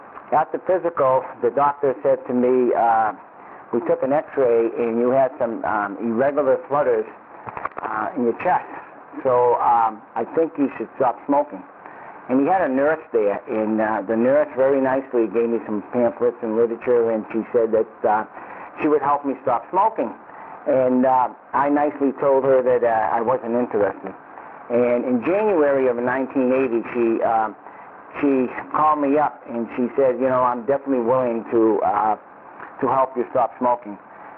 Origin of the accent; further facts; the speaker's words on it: Reedville, Massachusetts, United States; I'm from Reedville, Massachusetts.